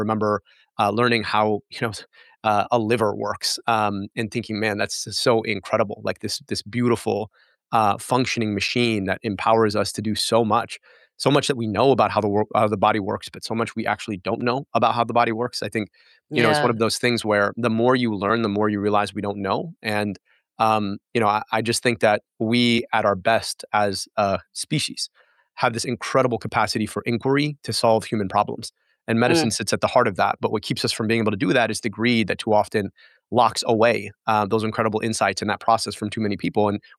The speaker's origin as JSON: {"language": "English", "region": "Michigan", "country": "United States", "tie": "born or raised there", "said": "I could go 15 minutes from where I grew up in Oakland County, just outside the city of Detroit."}